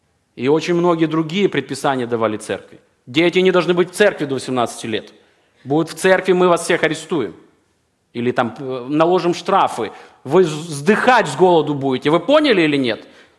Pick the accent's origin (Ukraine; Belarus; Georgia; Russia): Ukraine; Это меня, мое сердце откликается, я украинец.